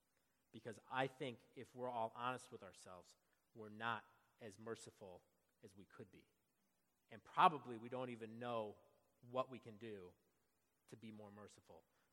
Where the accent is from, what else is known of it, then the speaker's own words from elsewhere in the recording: Lynn, Massachusetts, United States; I'm from Lynn, Massachusetts, and I play for the glory of the Lord.